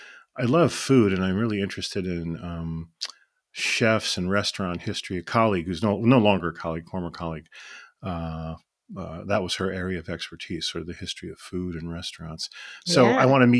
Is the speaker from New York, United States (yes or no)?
no; Park Forest, Illinois, United States; I grew up mostly in the South Suburbs, Park Forest primarily